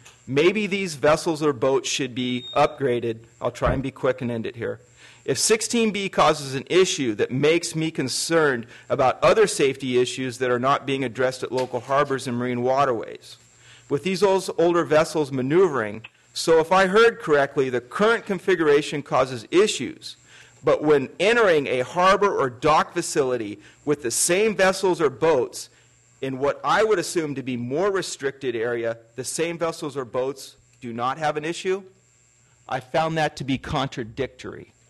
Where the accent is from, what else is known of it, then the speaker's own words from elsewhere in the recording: Juneau, Alaska, United States; born and raised in Juneau. I'd like to comment on 16B. History. I've been a lifelong resident of Juneau and Douglas.